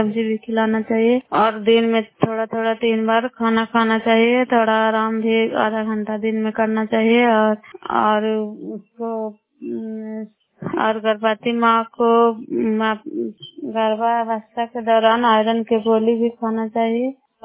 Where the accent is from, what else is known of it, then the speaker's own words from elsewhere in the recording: Bairiganj, Bihar, India; नालंदा जिला कराय ब्लॉक मुखरता पंचायत ग्राम बैरीगंज की निवासी हूँ।